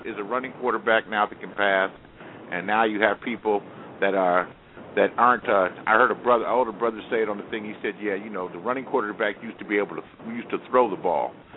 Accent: Los Angeles, California, United States; now in Bay Area, United States; I'm from Los Angeles. I'm not from the Bay Area, but I'm living in the Bay Area now

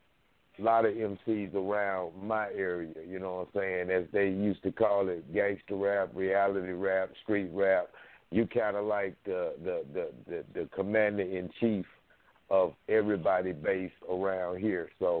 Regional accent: the South, United States; I'm from the South, so, and I'm old school just like you.

